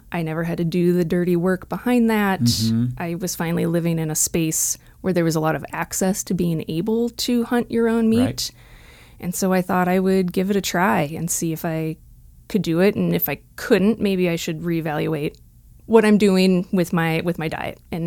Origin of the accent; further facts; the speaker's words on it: Minnesota, United States; I grew up in Minnesota, just outside the Twin Cities.